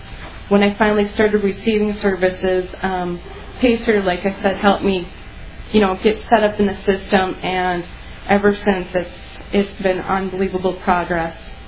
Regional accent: Griglin, Minnesota, United States; I'm from Griglin, Minnesota, which is 45 miles northeast of Beaver Falls.

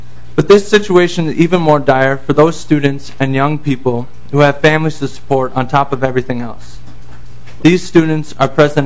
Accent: Grand Rapids, Minnesota, United States; I'm from Grand Rapids, Minnesota

